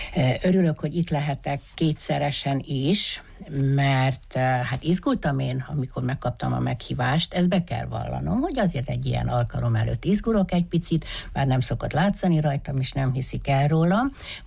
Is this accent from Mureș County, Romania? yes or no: yes; Reghin, Mureș County, Romania; Szászregenben születtem, 74-ben érettségiztem ugyanott.